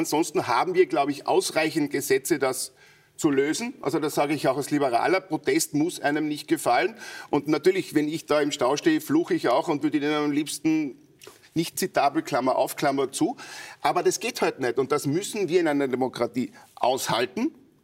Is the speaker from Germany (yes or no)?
no; Austria; als Österreicher, weil wir haben 0,17% am weltweiten CO2-Ausstoß